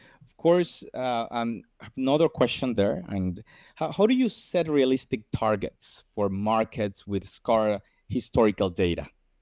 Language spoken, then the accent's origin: English; Sincelejo, Sucre, Colombia; my hometown, Sincelejo, a very small town in the coastal region of Colombia